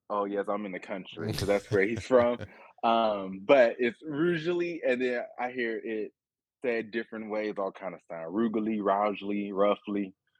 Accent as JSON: {"language": "English", "town": "Texas City", "region": "Texas", "country": "United States", "tie": "born or raised there", "said": "Since I'm from Texas City, so she went to Lamarck High School, and she just raised us in Texas City."}